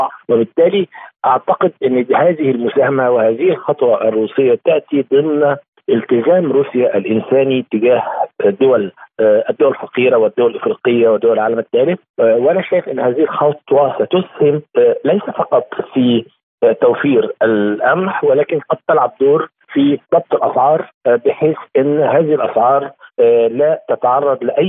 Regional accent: Egypt; في مصر في أزمة لكن إحنا كمصريين عندنا ثقة عالية جدا بالقيادة المصرية

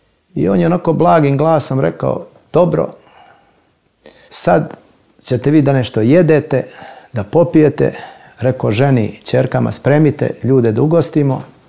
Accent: Montenegro; born there; ja jesam rođen u Crnoj Gori, ja volim Crnu Goru. Jeste ta Crna Gora mala, ali je puna blagodati.

